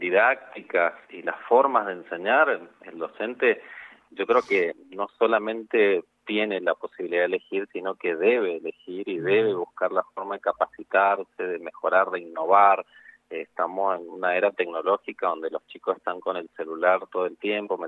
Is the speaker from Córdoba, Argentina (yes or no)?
no; Maipú, Mendoza, Argentina; ahora estoy viviendo en ciudad, ya hace 5 años estoy viviendo acá en ciudad, pero sí, toda mi vida me crié en Lunlunta y en Maipú, así que bueno. Pero sí, mendocino de pura cepa.